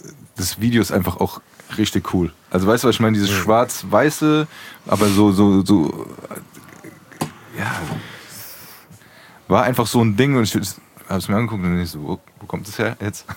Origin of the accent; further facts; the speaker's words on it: Frankfurt, Hesse, Germany; wir sind Frankfurter